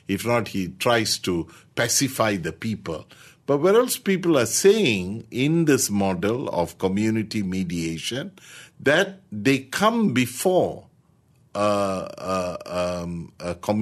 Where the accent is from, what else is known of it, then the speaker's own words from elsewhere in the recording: Malaysia; we are enjoying a fairly peaceful coexistence as a nation. But capturing the sense of being a Malaysian first, without losing your own ethnic, religious, linguistic identities, but being Malaysian